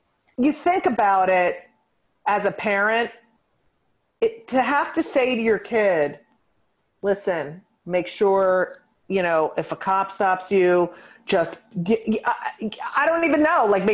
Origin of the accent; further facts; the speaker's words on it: New York, United States; I grew up on the Upper West Side.